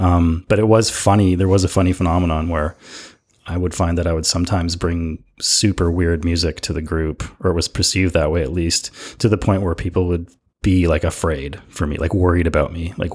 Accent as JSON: {"language": "English", "country": "Canada", "said": "Okay, so that to me is shocking as a Canadian."}